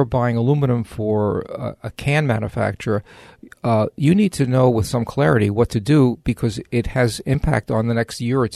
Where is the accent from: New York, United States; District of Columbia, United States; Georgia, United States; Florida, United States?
New York, United States; accent: New York; The only reason I haven't gone back is I'm afraid to get my New York accent back.